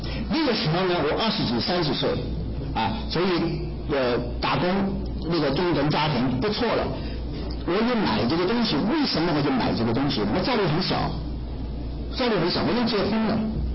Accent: Hong Kong; 我大概8岁的时候啊，1969年，当时呢，我是出生长大在香港的，香港是英国殖民地。

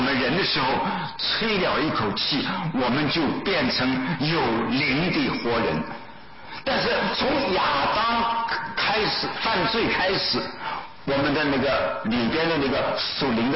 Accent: China; 只不过十几年呢、我们中国人苦难堪吧啊，那一段日子我们永远不会忘记的啊

